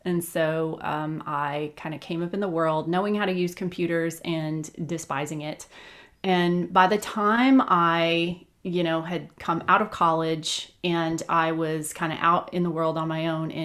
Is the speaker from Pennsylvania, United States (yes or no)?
no; Alabama, United States; like I am originally from Alabama, which has its own interesting, like cultural, like milieu in there, like the soup that I came from.